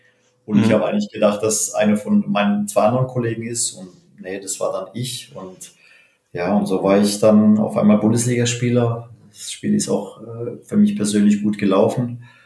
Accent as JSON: {"language": "German", "town": "Stuttgart", "region": "Baden-Württemberg", "country": "Germany", "tie": "born there", "said": "ich bin in Stuttgart geboren, beide Eltern stammen aus Portugal, sind allerdings auch schon in den 70er Jahren, in den 70er Jahren nach Stuttgart gekommen."}